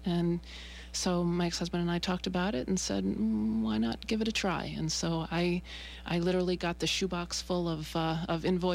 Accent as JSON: {"language": "English", "town": "Enfield", "region": "Connecticut", "country": "United States", "tie": "born or raised there", "said": "I grew up in Enfield, Connecticut, a bedroom town of Hartford."}